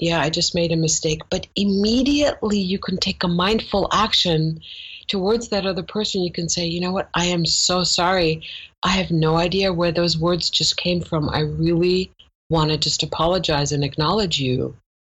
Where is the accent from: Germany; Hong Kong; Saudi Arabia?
Germany; I grew up in Germany as a Persian Jewish girl in Germany, and I used to wear a Star of David around my neck.